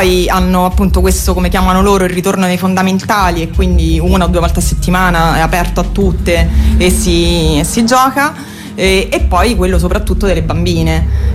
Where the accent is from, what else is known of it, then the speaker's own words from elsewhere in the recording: Rome, Lazio, Italy; io sono cresciuta a Roma